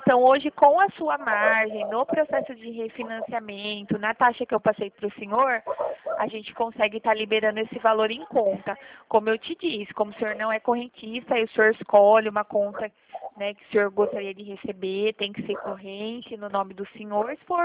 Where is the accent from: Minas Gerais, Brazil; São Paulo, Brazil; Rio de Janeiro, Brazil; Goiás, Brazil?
São Paulo, Brazil; Limeira; Eu sou aqui do interior de São Paulo, na cidade de Limeira.